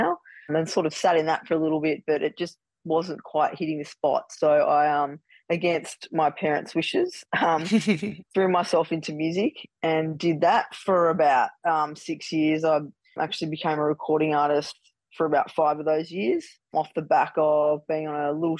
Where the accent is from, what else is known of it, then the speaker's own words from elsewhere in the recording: Melbourne, Victoria, Australia; I'm 38 years old. My partner, Paris, who's also 32, we're all from Melbourne